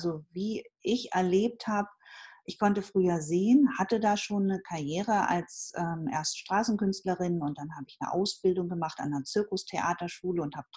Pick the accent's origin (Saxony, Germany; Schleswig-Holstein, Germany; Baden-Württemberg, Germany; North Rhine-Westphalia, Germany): Schleswig-Holstein, Germany; Ich komme so ein bisschen aus der Provinz in Schleswig-Holstein, bin auf einem Bauernhof groß geworden.